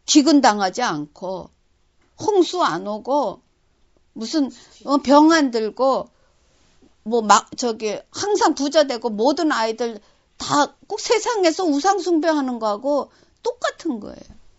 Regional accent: South Korea; 내가 한국 사람이라는 위치에서 살기 때문에

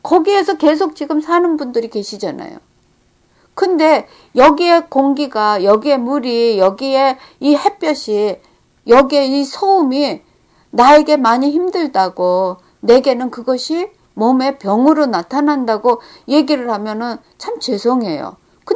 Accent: Seoul, South Korea; 제가 서울에서 어려서 자랐을 때의 하늘과 지금의 서울의 하늘이 다릅니다.

